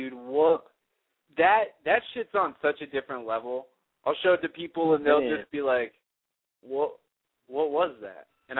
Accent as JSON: {"language": "English", "region": "Texas", "country": "United States", "said": "I appreciate being a Texan, being from the Dallas-Fort Worth Metroplex"}